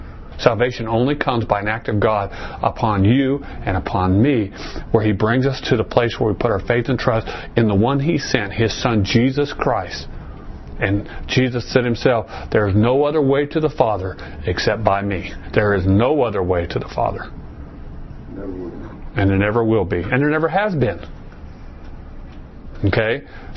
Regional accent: Arizona, United States; I'm from Arizona. I don't even know what snow is.

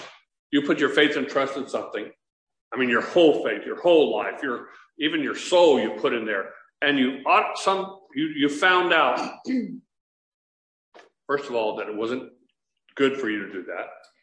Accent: Chandler, United States; I grew up in Chandler, old army town and stuff like that. Doesn't look like that anymore, but farming town.

